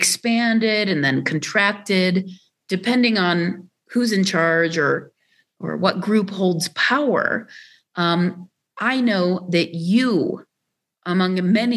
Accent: Lahore, Punjab, Pakistan; And I also wanted to say when I was growing up in Lahore, you know, you learn to, as a kid

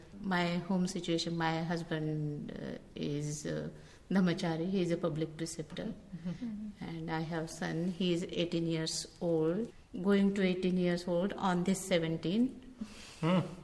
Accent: Nagpur, Maharashtra, India; English is a second language; I'm from Nagpur. And the local situation is, I was the first Dhammacharini in Nagpur.

